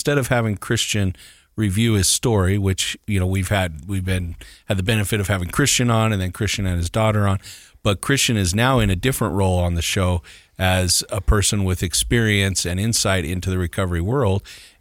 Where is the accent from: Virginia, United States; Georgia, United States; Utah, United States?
Utah, United States; Morgan; I'm from Morgan.